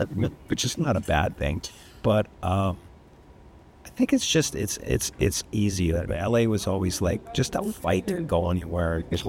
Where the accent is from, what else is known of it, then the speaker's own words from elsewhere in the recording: Toronto, Ontario, Canada; also born or lived in Florida; now in Los Angeles, United States; I grew up in Toronto, and then from there, went to Florida for 8 years.